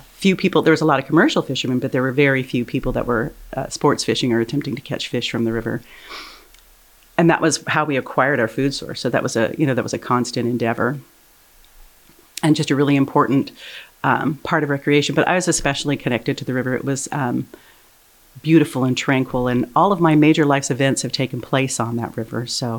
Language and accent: English; Soldotna, Alaska, United States; So I was born in Soldotna. While I didn't choose that, I've made the decision to spend my life here.